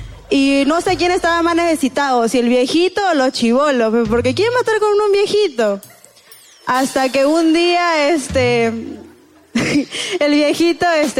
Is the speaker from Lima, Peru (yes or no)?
yes; San Juan de Miraflores, Lima, Peru; De San Juan de Miraflores, de mi barrio.